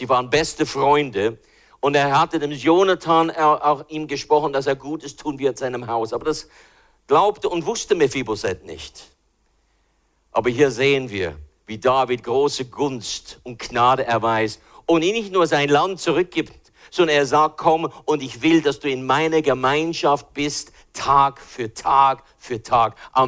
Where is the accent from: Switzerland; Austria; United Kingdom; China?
Switzerland; Auch für uns Schweizer ist ja nicht billig, oder?